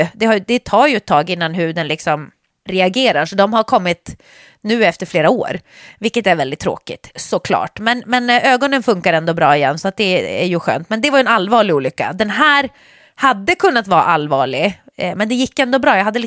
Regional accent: Sweden; Och som svensk tänker man så här, det här kanske är enda solen vi får.

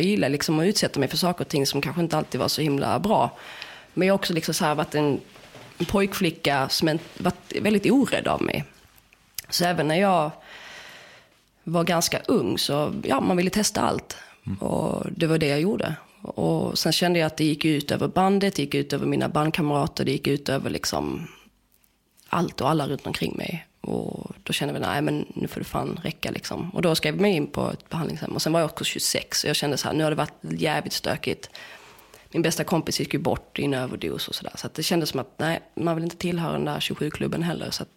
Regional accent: Åhus, Skåne, Sweden; born there; also born or lived in Helsingborg / Malmö; Ja, jag är född i Åhus, flyttat till Helsingborg, bott i Malmö, och sen har jag bott i en turnébuss.

